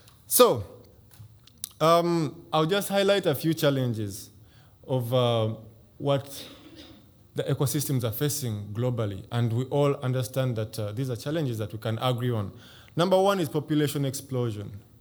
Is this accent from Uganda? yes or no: yes; Uganda; I come from Uganda and I know that our country produces a lot of food, nutritious food.